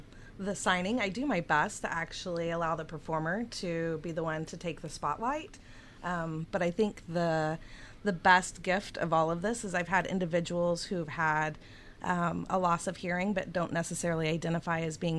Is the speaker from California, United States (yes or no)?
yes; San Francisco, California, United States; I am also from the Bay Area in the United States, San Francisco, California.